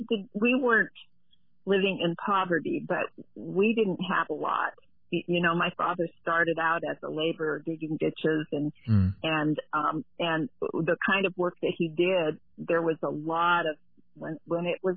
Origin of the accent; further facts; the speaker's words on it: Canada; born there; I was born in Canada. My parents grew up in the Netherlands, and my father immigrated to Canada with his family before the war